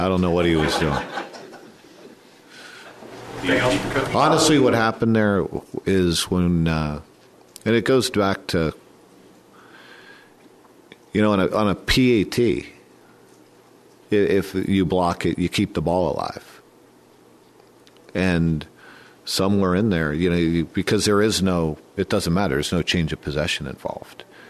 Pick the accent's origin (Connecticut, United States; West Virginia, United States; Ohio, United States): Ohio, United States; I, obviously growing up in Ohio, it sure caught my attention.